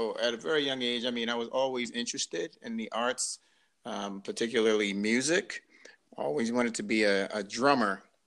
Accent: Baltimore, Maryland, United States; also born or lived in New York; I live in Baltimore. I grew up in Baltimore. I'm originally from New York, and I kind of claim them both as home.

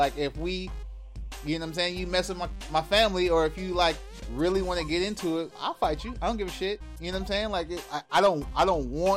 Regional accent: Oakland, California, United States; I'm from 102nd. I'm from East Oakland.

